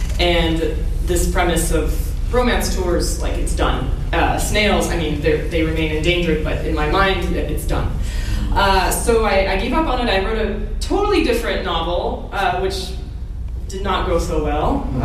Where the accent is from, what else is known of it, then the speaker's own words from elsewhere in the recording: Canada; also born or lived in Ukraine; I was born in Ukraine, and I've, you know, I grew up in Canada and I've visited many times. So I maintain a connection there.